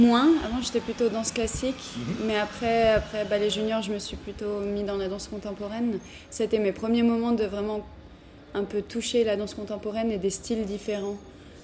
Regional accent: France; now in Geneva, Switzerland; je suis danseuse et chorégraphe basée à Genève. Je suis française à la base.

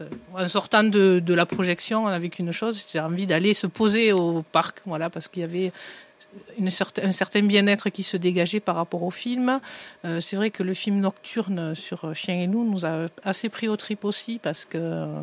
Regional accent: Pamiers, Occitanie, France; born there; Moi, je suis née à Pamiers, donc voilà, hein, je suis à Pamiers souche.

